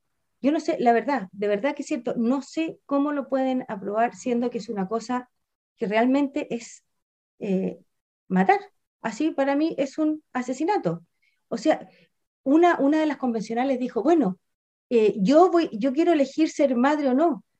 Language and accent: Spanish; Chile; yo creo que estaríamos en un problema claro de seguir divididos como chilenos